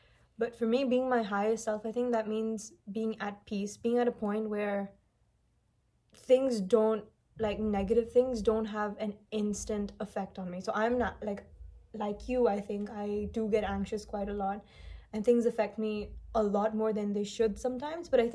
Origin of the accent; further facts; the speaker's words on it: Bahrain; So I'm from Bahrain, and back then I had my GCSEs going on.